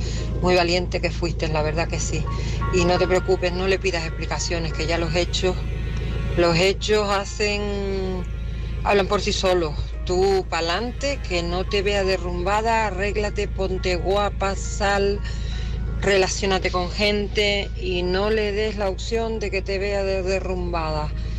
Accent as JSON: {"language": "Spanish", "town": "Tenerife", "region": "Canary Islands", "country": "Spain", "said": "de Tenerife."}